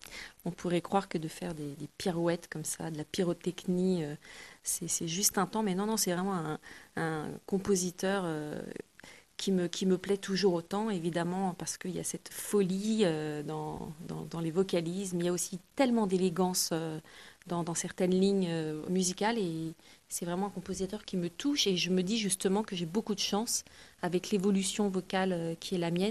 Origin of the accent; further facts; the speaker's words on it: France; je suis française, il y a énormément de choses magnifiques dans ce répertoire français